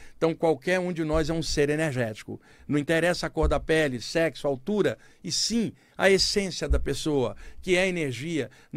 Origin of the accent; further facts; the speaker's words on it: Rio de Janeiro, Brazil; eu tenho família, a minha família vem uma parte de Portugal, por exemplo, né? Cresci no Rio de Janeiro.